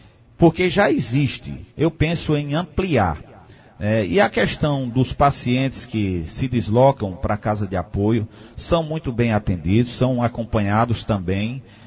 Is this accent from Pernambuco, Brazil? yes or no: yes; Solidão, Pernambuco, Brazil; eu tenho residência fixa em Afogados da Ingazeira, como também tenho no sítio Caldeirão Grande, lá onde nasci e fui criado. Meus adversários sempre procuraram tocar neste ponto, dizendo que eu não era filho de Solidão.